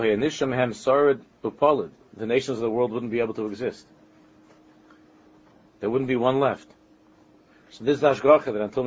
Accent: New York, United States; all the years growing up was part of growing up in New York, and it was hot.

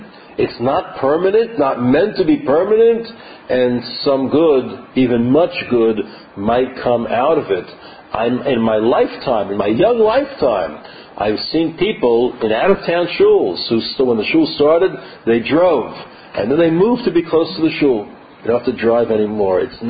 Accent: New York, United States; but I'm from New York, so I pick up some of it

